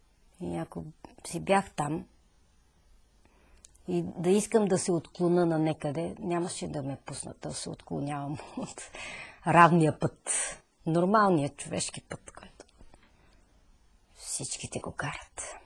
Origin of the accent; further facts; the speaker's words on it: Vietnam; Bulgarian is a second language; now in Bulgaria; Защото знам, че не съм, вече не съм виетнамка. Не се чувствам никак добре там.